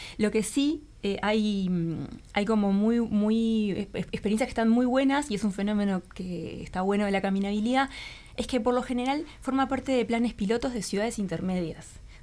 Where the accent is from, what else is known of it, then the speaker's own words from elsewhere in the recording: Montevideo, Uruguay; para construir el tipo de ciudad que nos sirve a nosotros como montevideanos o, bueno, como uruguayos